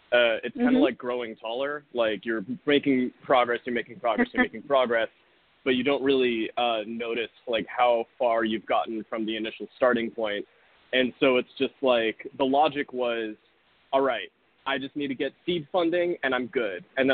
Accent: Irvine, California, United States; But also, uniquely, I grew up in Irvine, which is where Blizzard Entertainment's Southern California headquarters is.

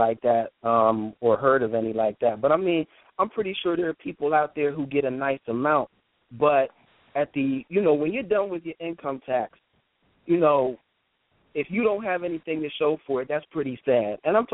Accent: Harrisburg, Pennsylvania, United States; And I'm from Harrisburg, Pennsylvania.

